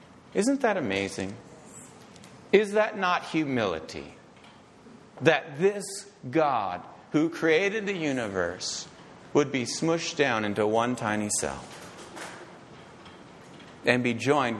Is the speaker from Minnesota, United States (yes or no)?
yes; Edina, Minnesota, United States; born there; I know where I was born. I was born in Edina, Minnesota.